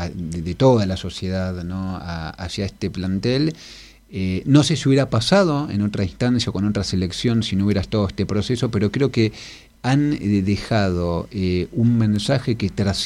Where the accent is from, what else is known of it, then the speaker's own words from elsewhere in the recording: Argentina; lo digo como futbolero, como ciudadano argentino y como líder del ámbito social